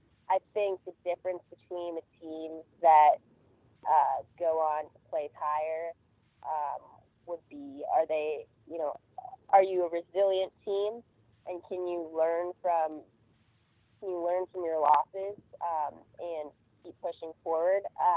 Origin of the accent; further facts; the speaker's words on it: California, United States; Yeah, so I'm actually from California, so I was not used to indoor tennis at all.